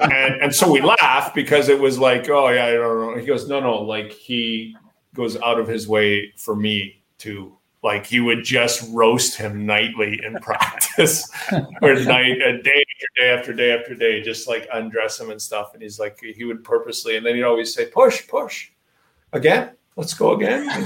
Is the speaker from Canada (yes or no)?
yes; Lethbridge, Alberta, Canada; my buddy Jamie Pusher I grew up with in Lethbridge works for Tampa Bay